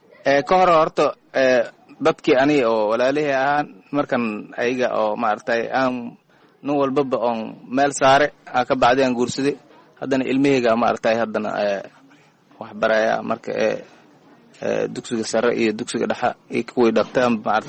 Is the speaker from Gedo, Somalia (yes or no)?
yes; Bardheere, Gedo, Somalia; moved away; Waxaan ka soo qaxnay Bardheera tuuladeeda meel la dhahaye Warharan la dhahaye aan kasoo qaxnay.